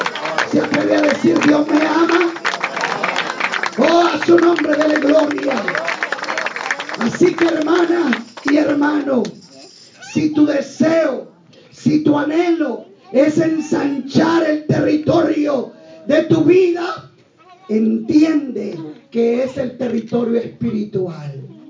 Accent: El Salvador; levantaba mis manos para bendecir mi tierra salvadoreña. Destruye, Señor, lo que viene. Guarda mi país.

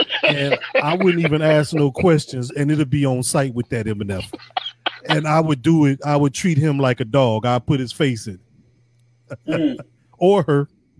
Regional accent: Chicago, Illinois, United States; I was from Chicago. Just getting through the day was survival enough.

